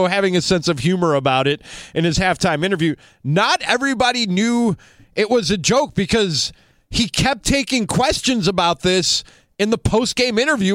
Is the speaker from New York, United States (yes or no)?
no; Chicago, Illinois, United States; And again, don't worry, I am one of you, born and bred in Chicago.